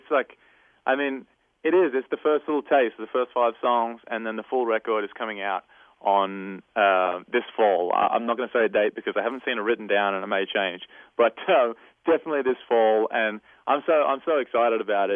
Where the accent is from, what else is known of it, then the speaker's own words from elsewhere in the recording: Australia; moved away as an adult; now in Nashville, United States; like 4 years ago deciding to leave my life in Australia behind and my family and all my friends and my hometown and all that to come across the other side of the world and try to make music here in Nashville